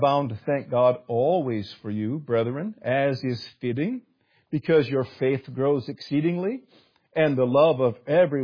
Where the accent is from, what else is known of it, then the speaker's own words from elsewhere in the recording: Michigan, United States; I'm from Michigan